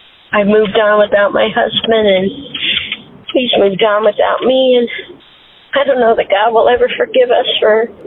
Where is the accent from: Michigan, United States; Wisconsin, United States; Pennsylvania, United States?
Michigan, United States; I'm from Michigan.